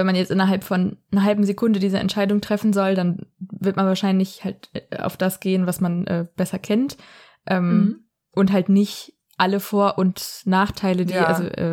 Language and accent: German; Bergneustadt, North Rhine-Westphalia, Germany; was ist größer, Berlin oder Bergneustadt? Die Stadt, wo ich herkomme